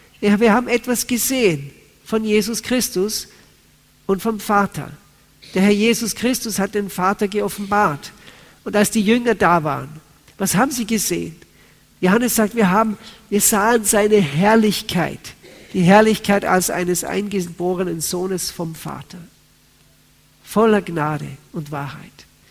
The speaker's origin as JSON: {"language": "German", "country": "Austria", "said": "Das war bei uns so üblich in Österreich, wo ich herkomme."}